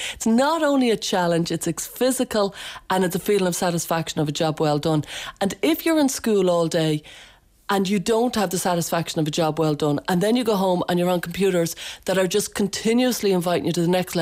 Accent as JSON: {"language": "English", "town": "Blanchardstown", "region": "Leinster", "country": "Ireland", "lives_now": "Offaly, Ireland", "said": "I'm from Blanchardstown originally and I've moved down to Offaly, so"}